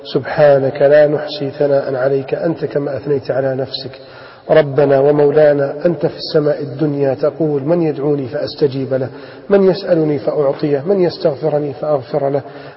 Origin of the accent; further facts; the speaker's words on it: Egypt; بلادنا مصر